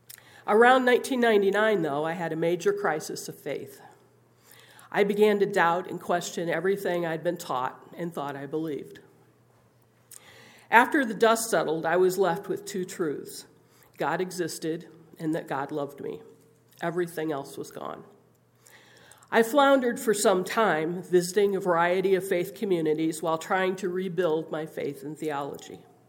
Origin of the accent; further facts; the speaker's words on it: Iowa, United States; also born or lived in Wisconsin; I was born and raised mainly in Iowa with Dunkard Brethren roots on my mother's side. My dad pastored small Baptist congregations that couldn't afford to pay a pastor full time. We moved a lot.